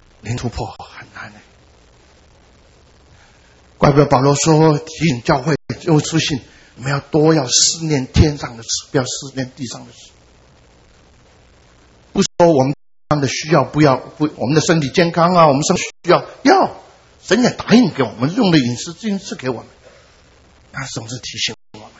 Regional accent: Guangdong, China; 我的是北方，我是广东人

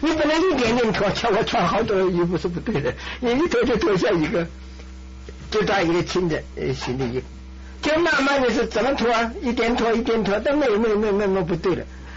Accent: China; 我不是羞辱我们中国，我是中国人。

